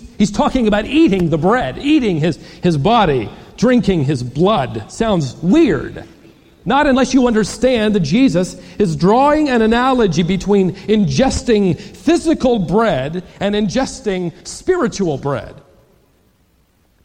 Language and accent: English; Virginia, United States; also born or lived in Dallas, Texas; That's when my wife and I lived in Dallas, Texas. Before that, I was raised in Virginia, so I was called a Virginian.